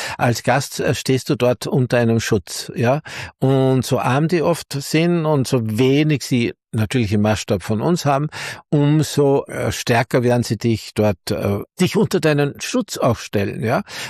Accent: Salzburg, Austria; born or raised there

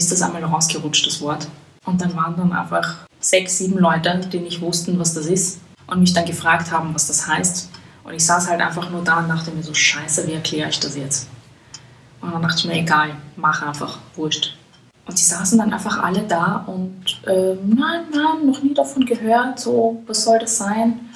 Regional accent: Vienna, Austria; now in Berlin, Germany; bei uns in Wien

